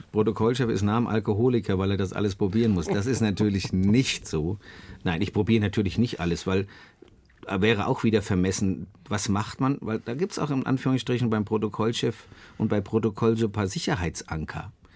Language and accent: German; Frankfurt, Hesse, Germany; da bin ich zu bodenständig, auch als Frankfurter